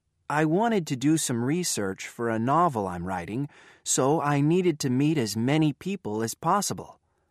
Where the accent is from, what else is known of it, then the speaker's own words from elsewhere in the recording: Canada; I'm Canadian